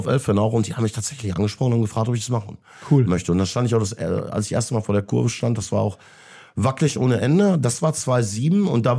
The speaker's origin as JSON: {"language": "German", "town": "Bochum", "region": "North Rhine-Westphalia", "country": "Germany", "said": "wir sind beide Bochumer, ne?"}